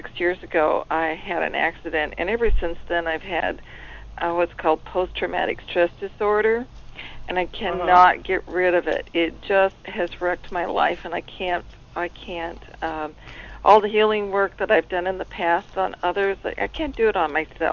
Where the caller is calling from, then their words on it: Washington, United States; I'm calling from Washington State.